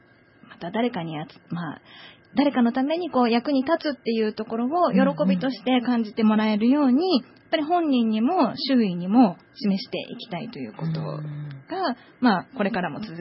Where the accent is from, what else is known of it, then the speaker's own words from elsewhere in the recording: Numazu, Shizuoka, Japan; 私沼津で生まれて沼津で育ってるんですけど